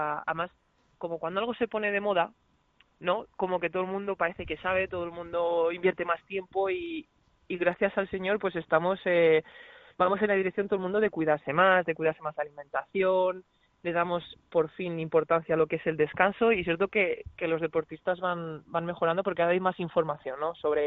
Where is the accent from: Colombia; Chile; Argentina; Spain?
Spain; Cantabria; Yo es que soy cántabra, ¿vale?